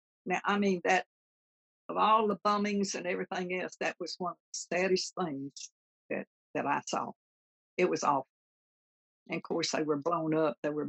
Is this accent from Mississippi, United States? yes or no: yes; Mississippi, United States; now in Washington, United States; I was from Flower Talk, Mississippi.